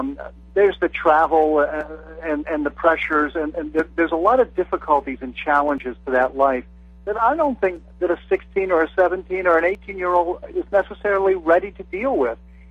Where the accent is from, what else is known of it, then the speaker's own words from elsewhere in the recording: Pittsburgh, Pennsylvania, United States; moved away; Well, I grew up in Pittsburgh, and so that should be who I'm rooting for.